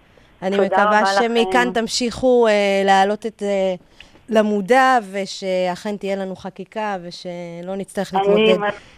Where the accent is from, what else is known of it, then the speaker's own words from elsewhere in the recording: Ethiopia; אני אתיופית